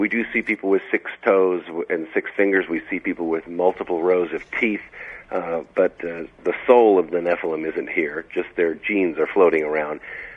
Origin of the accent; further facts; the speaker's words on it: Tennessee, United States; Growing up in Middle Tennessee, there weren't a lot of medical professionals that moved there